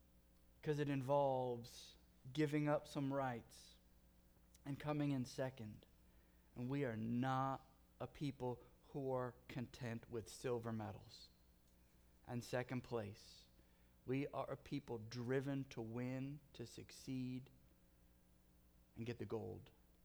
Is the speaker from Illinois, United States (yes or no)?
no; California, United States; Growing up in Southern California, moving to the Midwest, one thing I learned very quickly